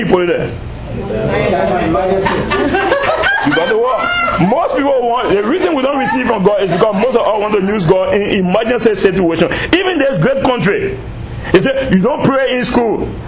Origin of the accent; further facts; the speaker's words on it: Liberia; I'm from Liberia.